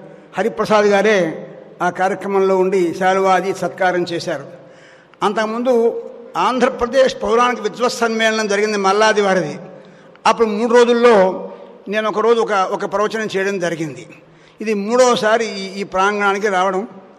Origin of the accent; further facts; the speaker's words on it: Bhimavaram, Andhra Pradesh, India; now in Hyderabad, India; మాది పశ్చిమ గోదావరి జిల్లా భీమవరం అనే గ్రామం అనే పట్టణం. నేను ప్రస్తుతం హైదరాబాదులో ఉంటున్నాను.